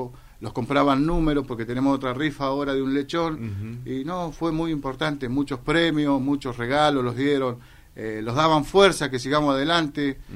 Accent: Zapala, Neuquén, Argentina; yo me fui muy chico de Zapala, me fui a trabajar a Neuquén y volví hace 6 años de vuelta a mi pueblo

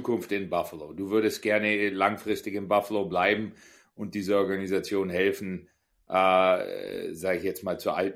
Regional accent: Bavaria, Germany; Als Allgäuer kann ich das schon noch.

